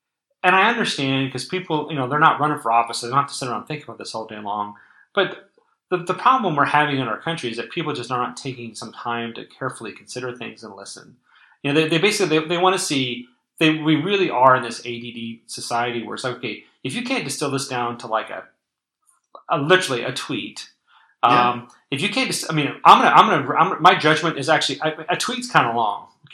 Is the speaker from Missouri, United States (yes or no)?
no; Overland Park, Kansas, United States; I grew up a single parent family. I mean, you know, I'm not just from South Overland Park.